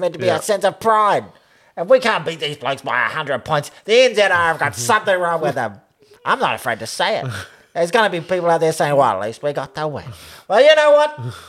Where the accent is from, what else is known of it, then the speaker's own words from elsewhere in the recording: Ireland; I'm Irish, so I'm always sort of taking the Irish view